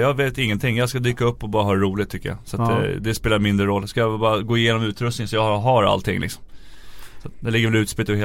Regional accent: Järfälla, Stockholm County, Sweden; Jag är också uppvuxen på i Väddesta ute i Järfälla på uterink.

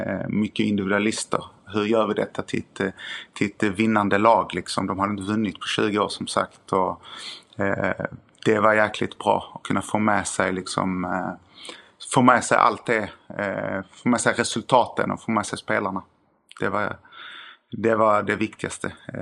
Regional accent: Sweden; Framförallt var det mycket erfarenhet som man tar med sig som svensk tränare.

